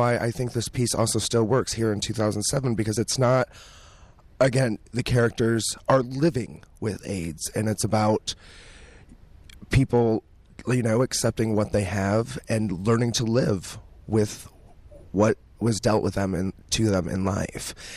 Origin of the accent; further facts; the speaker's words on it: Toledo, Ohio, United States; also born or lived in New York; Actually, I'm originally from Toledo, but I spent many, many years in New York.